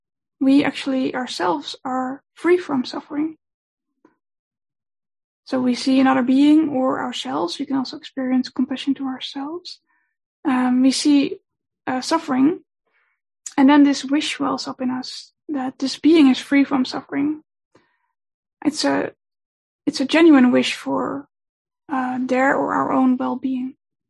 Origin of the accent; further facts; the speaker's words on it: Netherlands; English is a second language; I'm from the Netherlands.